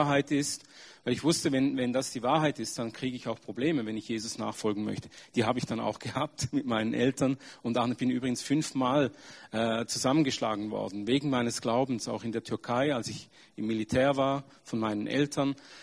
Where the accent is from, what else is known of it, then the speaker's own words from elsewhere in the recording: Switzerland; bin in der Schweiz geboren und aufgewachsen, aber in eine türkische Familie, bin im Islam erzogen worden, durfte aber mit 19 zu Jesus finden.